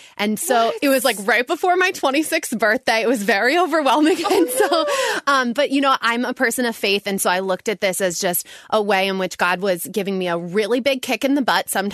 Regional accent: Philadelphia, Pennsylvania, United States; Born and raised. Grew up on the main line. Went to Friends Central. This is like my hometown here.

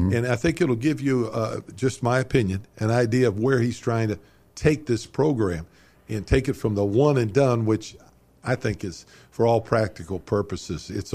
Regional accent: Dayton, Ohio, United States; Growing up in Dayton, Cincinnati with the Big O, Oscar Robertson, Jack Twyman, the two teams won back-to-back championships with Ed Jucker, without Oscar.

